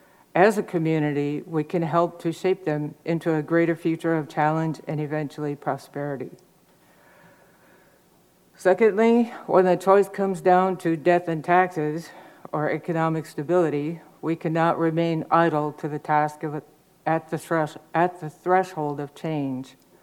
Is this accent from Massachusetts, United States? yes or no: no; Kake, Alaska, United States; from Cake, Alaska.